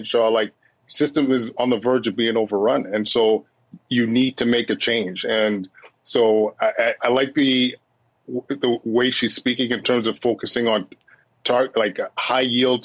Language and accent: English; Alberta, Canada; I'm from Alberta originally